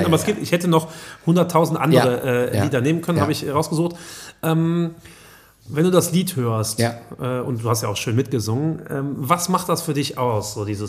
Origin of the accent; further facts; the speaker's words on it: Rhineland, Germany; wir fühlen uns als Rheinländer immer auch irgendwie mit der Domstadt verbunden.